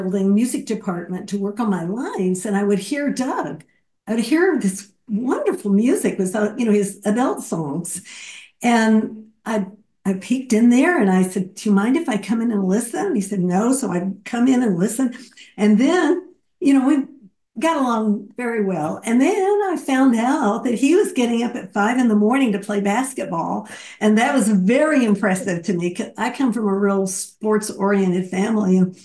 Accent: Texas, United States; I grew up in Texas, and from the time I was a young teenager, I was in a teen theater company in Dallas, and it was a very big part of my life

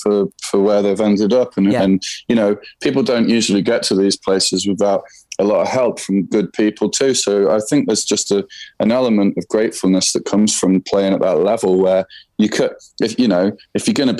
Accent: England, United Kingdom; accent: English; would hear my English accent, and sometimes it was a bit touch and go until I showed them the pictures of what I was doing

